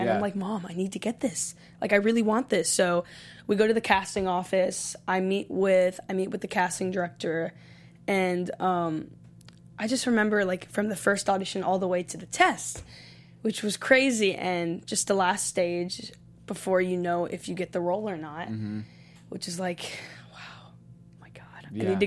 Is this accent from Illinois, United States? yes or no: no; Arizona, United States; I did a lot of shows because I'm originally from Arizona.